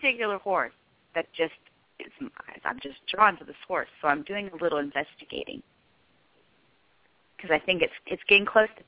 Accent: Bozeman, Montana, United States; born there; Yeah, I was born in Bozeman, Montana.

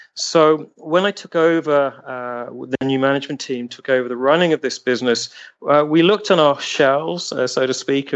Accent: United Kingdom; born there; I've grown up, you can tell from my voice, I'm British by birth

